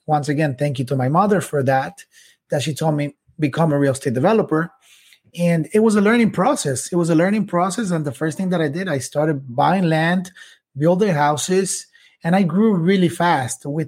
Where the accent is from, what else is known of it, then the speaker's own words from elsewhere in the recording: Quito, Pichincha, Ecuador; I was born in Quito, Ecuador, raised by a single mother.